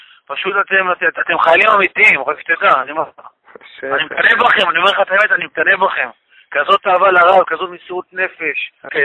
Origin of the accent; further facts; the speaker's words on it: Ramat Gan, Tel Aviv District, Israel; אני מרמת גן.